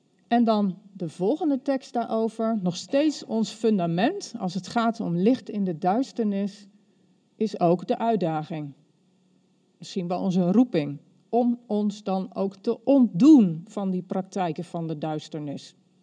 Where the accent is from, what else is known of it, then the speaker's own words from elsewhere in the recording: Dronten, Flevoland, Netherlands; Ik kom uit Dronten, daar zijn we vrij nuchter.